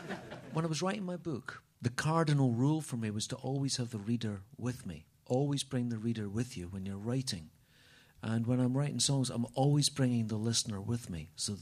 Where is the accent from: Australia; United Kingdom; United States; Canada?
United Kingdom; Edinburgh, Scotland; I'm from Edinburgh.